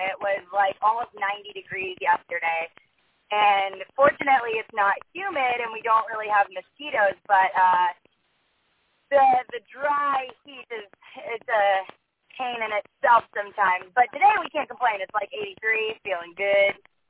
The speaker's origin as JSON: {"language": "English", "region": "North Carolina", "country": "United States", "moved": "yes", "lives_now": "Los Angeles, United States", "said": "So I'm from North Carolina as well, but I moved out here to Los Angeles in like 2005 to do acting and music"}